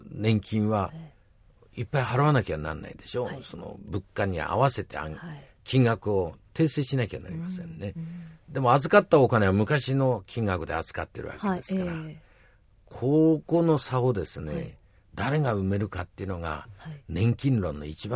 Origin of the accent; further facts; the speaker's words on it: Yamagata, Japan; 私も山形県の庄内平野ですから、